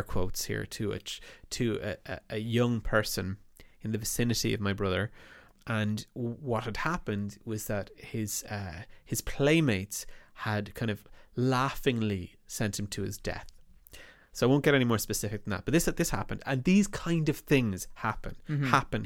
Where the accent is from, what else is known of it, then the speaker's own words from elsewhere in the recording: Ireland; growing up in Ireland in the 1980s...